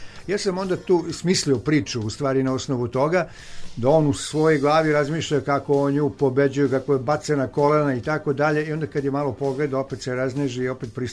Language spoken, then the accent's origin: Serbian; Smederevo, Podunavlje District, Serbia; to je u Smederevu, dakle, u mom rodnom gradu